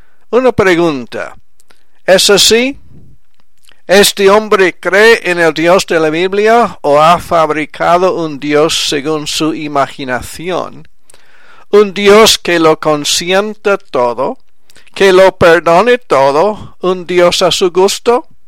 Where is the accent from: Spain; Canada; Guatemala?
Canada; Quebec; first language French; Spanish is a second language; Yo fui criado en francés en Quebec, en Canadá